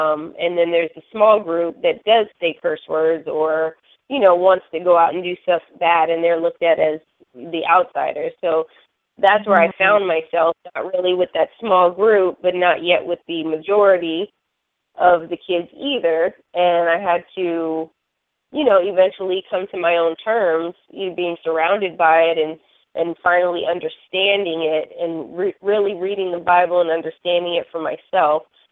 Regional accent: United States; I was a minority, and I mean, I'm African American now, so I'm a minority in the U.S.

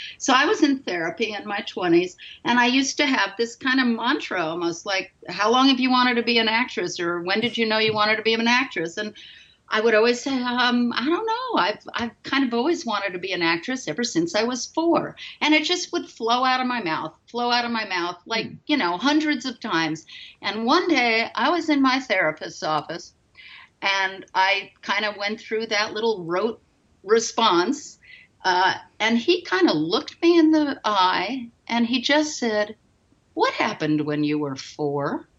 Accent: Stamford, Connecticut, United States; also born or lived in Manhattan; I was born actually in Manhattan, but grew up mostly in Stamford, Connecticut.

